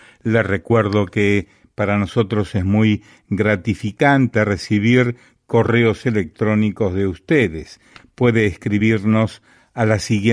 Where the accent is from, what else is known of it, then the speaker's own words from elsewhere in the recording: Peru; now in Argentina; Yo soy del Perú, radico en este país, Argentina.